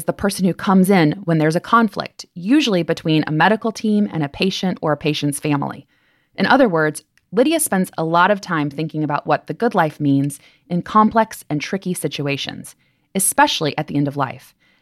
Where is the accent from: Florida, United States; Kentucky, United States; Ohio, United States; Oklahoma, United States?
Florida, United States; also born or lived in New York; those 4 months turned into moving back to my hometown in Florida.